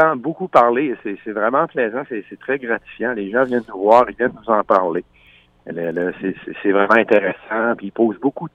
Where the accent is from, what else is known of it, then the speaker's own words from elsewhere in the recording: Rivière-du-Loup, Quebec, Canada; Et je suis de Rivière-du-Loup.